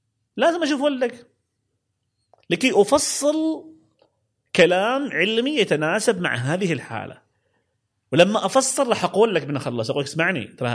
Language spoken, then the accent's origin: Arabic; Oman; من احنا في عمان كل واحد لهجه تعرف يتكلمكم بالداخليه، هذا اللي يتكلم يقول من الباطنه